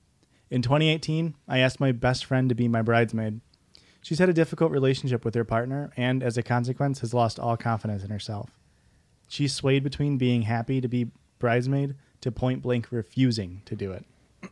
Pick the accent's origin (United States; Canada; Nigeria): Canada; A little more background. I am Canadian, and he came here on an exchange program from Italy.